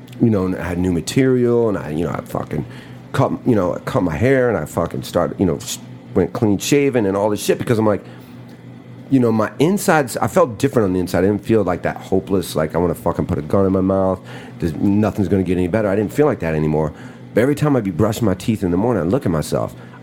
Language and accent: English; Michigan City, Indiana, United States; And it's about a 40-minute train ride from my hometown. Shout out to Michigan City, Indiana. Right in Lake Michigan.